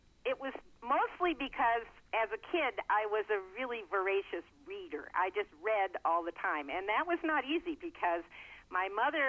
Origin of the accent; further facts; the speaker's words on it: Chillicothe, Illinois, United States; also born or lived in Boston; I was born in Boston, Massachusetts. My dad was a family doctor, and my mom was a cellist. And when I was about four, we moved to a little town in Illinois called Chillicothe